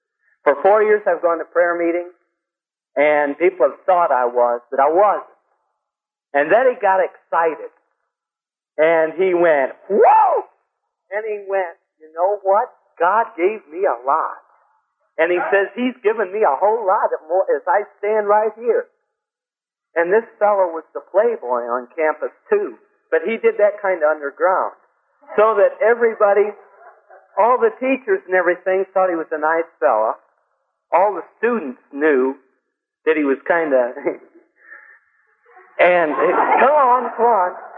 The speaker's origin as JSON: {"language": "English", "town": "Bryan", "region": "Ohio", "country": "United States", "said": "I'm from Bryan, Ohio. That's in northwestern Ohio."}